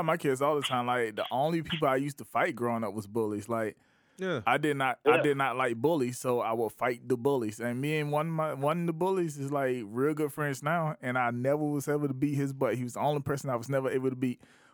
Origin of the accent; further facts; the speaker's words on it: Batesburg-Leesville, South Carolina, United States; even though I'm from Batesburg, Leesville, South Carolina, and being from a small town yourself